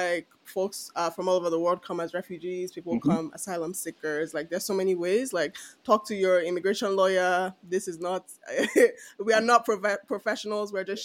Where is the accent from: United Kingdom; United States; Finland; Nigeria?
Nigeria; And we're Nigerian, so me, I personally can only speak for Nigeria